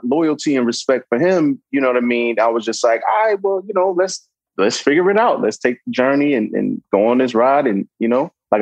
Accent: Brooklyn, New York, United States; born or raised there

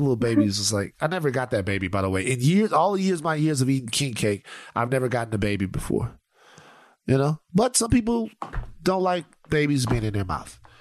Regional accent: Baton Rouge, Louisiana, United States; The best king cake in Louisiana is one that, okay, so I'm from Baton Rouge

